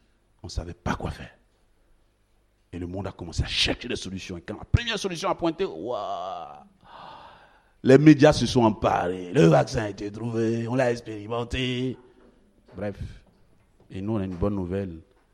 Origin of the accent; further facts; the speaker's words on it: Côte d’Ivoire; moved away; en Côte d'Ivoire, c'est mon pays d'origine, mes parents y vivent